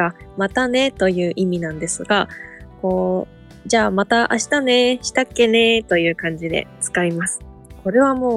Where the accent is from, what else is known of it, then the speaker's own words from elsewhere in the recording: Asahikawa, Hokkaido, Japan; 実は小学生の頃にですね、地元旭川のホールに … のコンサートがございまして